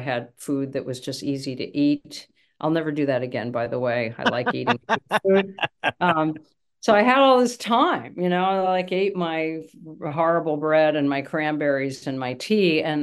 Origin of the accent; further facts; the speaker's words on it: New Jersey, United States; I grew up in New Jersey. I live in Connecticut. I'm a Northeasterner